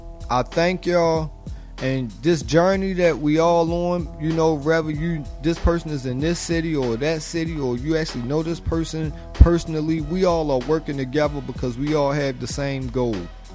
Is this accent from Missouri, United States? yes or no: no; Baltimore, Maryland, United States; I'm from Baltimore, baby.